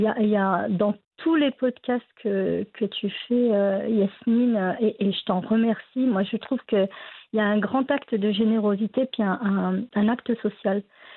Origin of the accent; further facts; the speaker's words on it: France; J'étais marocaine, même si voilà, j'ai grandi en France, je suis aussi française.